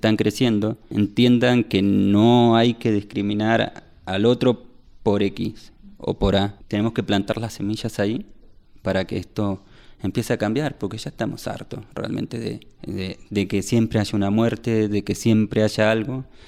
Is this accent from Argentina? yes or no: yes; Argentina; moved away; yo soy argentino, me he movido por estudio, pero mi familia también se ha migrado por necesidad económica.